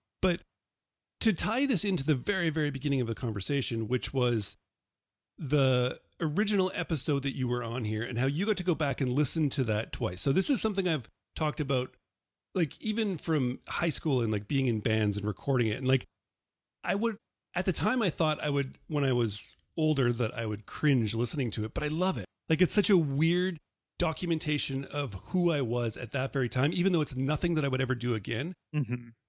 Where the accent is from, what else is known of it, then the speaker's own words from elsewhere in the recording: Nebraska, United States; like growing up in Nebraska, how it was part of this like another world, right?